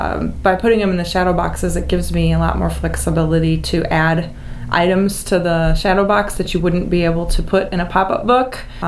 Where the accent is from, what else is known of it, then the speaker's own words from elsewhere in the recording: Indiana, United States; I grew up in Lake County, Indiana, northern Indiana, and there.